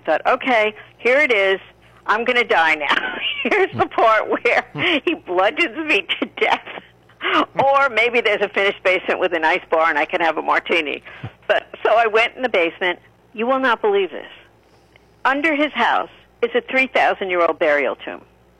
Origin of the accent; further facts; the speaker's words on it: Hicksville, New York, United States; And I thought, well, I grew up in Hicksville, Long Island.